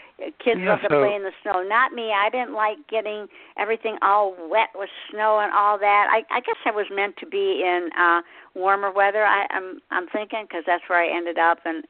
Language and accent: English; Michigan, United States; I came from Michigan originally. And I always say it's the land of ice and snow. And I would never go back. I did go back 2 years ago.